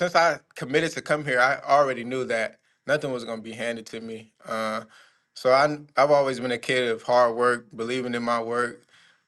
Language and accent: English; Rock Island, Illinois, United States; I'm from Rock Island, so I've always been around.